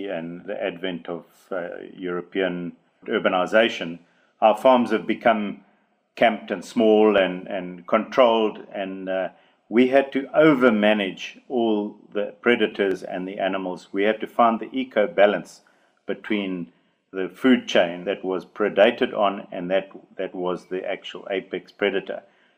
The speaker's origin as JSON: {"language": "English", "country": "South Africa", "tie": "born or raised there", "said": "Yeah, I grew up in a rural area on a farm, and we had all sorts of animals, mainly domestic animals."}